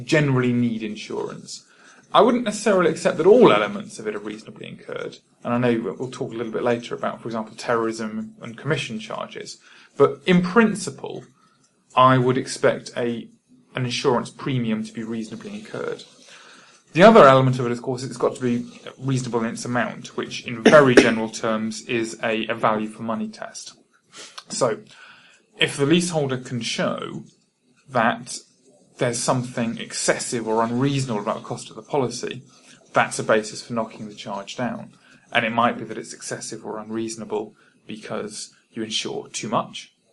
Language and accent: English; Cheltenham, South West England, United Kingdom; my hometown, for example, is Cheltenham. Cheltenham has GCHQ, the government spy headquarters there.